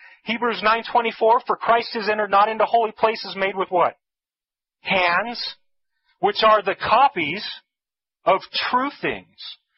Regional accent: Los Angeles, California, United States; I'm a Southern California guy. And I grew up in Los Angeles

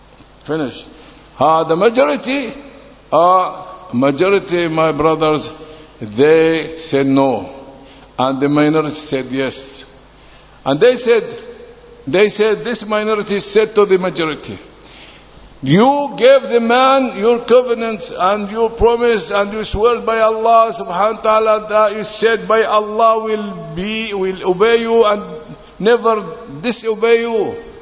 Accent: Palestine; we are from Palestine, the people asking me what we can do for Palestine. We are Palestinians, we are nearby.

